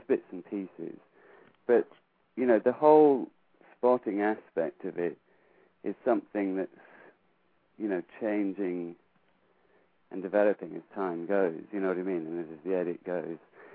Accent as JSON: {"language": "English", "region": "England", "country": "United Kingdom", "said": "You know, obviously I'm from England"}